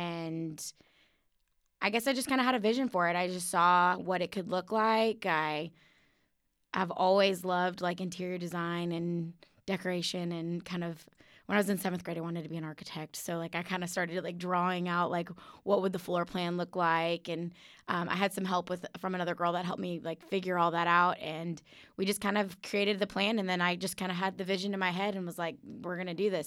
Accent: Katy, Texas, United States; now in Waco, United States; I grew up in Katy, but it's weird. I meet people and everybody thinks I'm from Waco.

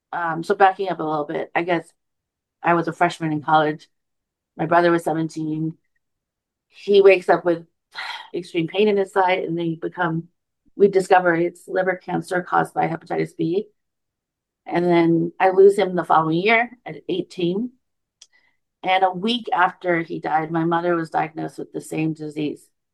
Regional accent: North Carolina, United States; born there; my birth mom and dad are, you know, Chinese. I was born in North Carolina.

